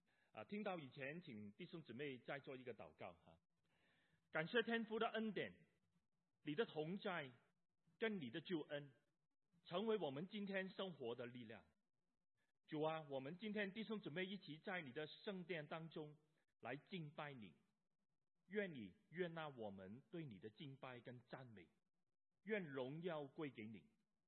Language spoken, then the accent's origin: Chinese; China; moved away; 我们上一辈的父母，还是甚至我们，可能都是在国内过来的，所以我们有中国本土的文化背景